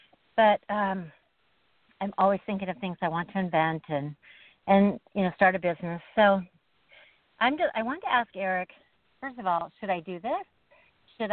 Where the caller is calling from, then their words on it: California, United States; I'm calling from the San Francisco Bay Area also.